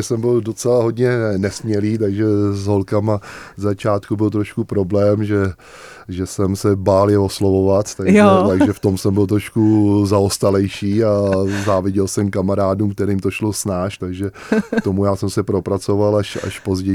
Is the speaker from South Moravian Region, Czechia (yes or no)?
no; Prague, Czechia; Tak musím říct, že jsem rodilý Pražák